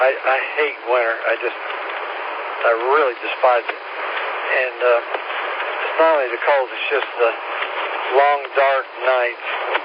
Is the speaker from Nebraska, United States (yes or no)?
no; Kansas, United States; born there; also born or lived in Southeast US / Missouri / Maryland; I pretty much lived in the southeast most of all my life. Been outside of it some. I was born in Kansas.